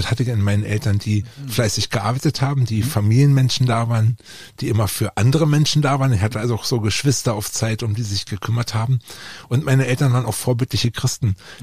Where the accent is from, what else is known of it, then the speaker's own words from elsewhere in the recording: Schwante, Brandenburg, Germany; also born or lived in Oranienburg; Schwante ist mein Heimatort und in Oranienburg bin ich geboren und hier in der Region sehr, sehr verwurzelt.